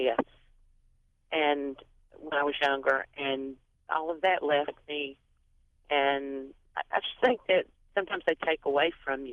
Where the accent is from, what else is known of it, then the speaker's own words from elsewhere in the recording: Alabama, United States; accent: Alabama; Well, we live our Alabama accents and roll tide.